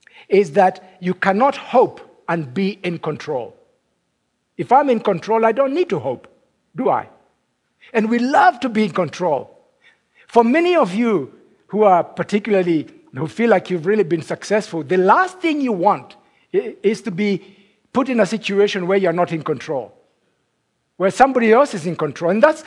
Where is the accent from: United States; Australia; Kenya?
Kenya; As I said, I come from Kenya, and we were colonized by the British.